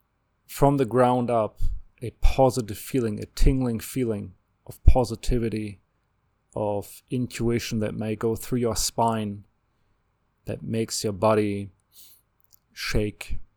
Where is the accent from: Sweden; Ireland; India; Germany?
Germany; now in United States; I live in the US, so the US epitomizes this. I grew up in Germany, another country that epitomizes this.